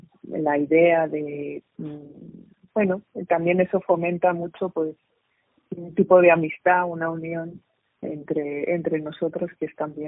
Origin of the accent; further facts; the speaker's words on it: Madrid, Community of Madrid, Spain; born there; also born or lived in Asturias; Yo nací en Madrid, luego viví en Asturias. Y ahora estoy aquí con mucho orgullo y muchísimo cariño.